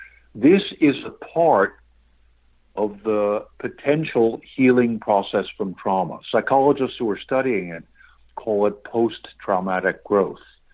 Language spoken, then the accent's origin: English; New York City, New York, United States; I grew up in New York City. I would very much welcome bringing it to the schools there.